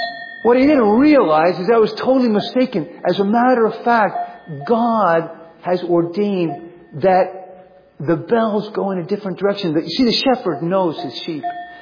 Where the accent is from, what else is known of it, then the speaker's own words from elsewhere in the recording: Virginia, United States; I grew up in Northern Virginia, so I thought, you know, wool and lamb chops